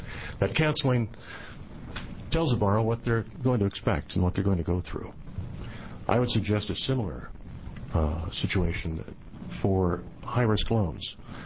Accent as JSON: {"language": "English", "town": "Albany", "region": "Oregon", "country": "United States", "said": "I'm from Albany, Oregon, obviously, and branch manager for Pathfinder's Mortgage there."}